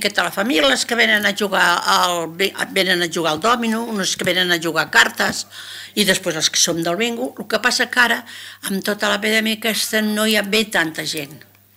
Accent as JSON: {"language": "Catalan", "town": "Barcelona", "region": "Catalonia", "country": "Spain", "lives_now": "Sitges, Spain", "said": "jo no sóc de Sitges, jo sóc de Barcelona, però per medició dels meus fills que tenien les netes, el que passa, no? Per les netes que tiren tant, doncs vam venir a viure aquí a Sitges."}